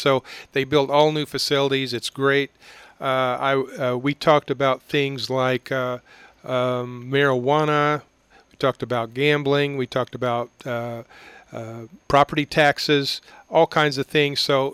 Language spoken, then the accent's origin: English; Coffeyville, Kansas, United States; it brings back memories from the good old days growing up in Coffeyville, this same room we're in now. My father had a daily radio show.